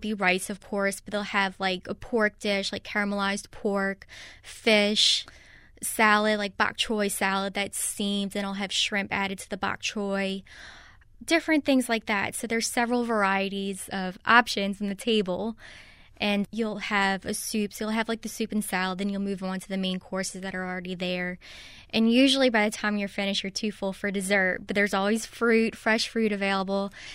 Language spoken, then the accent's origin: English; United States; I was a little bit apprehensive about what their reaction would be to me as an American